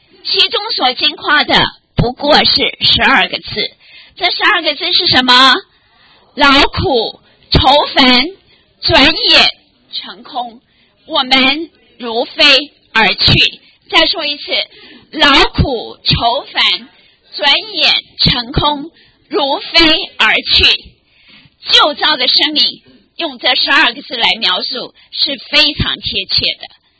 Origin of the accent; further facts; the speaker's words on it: Taiwan; 在我们小时候，我们在台湾过春节的时候，总是要这样的来贴一些春联。